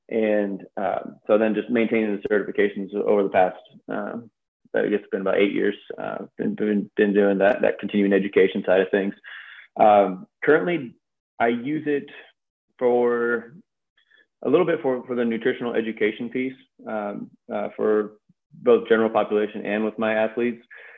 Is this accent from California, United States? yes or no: yes; San Diego, California, United States; Now, I grew up in San Diego. We didn't have hockey out there.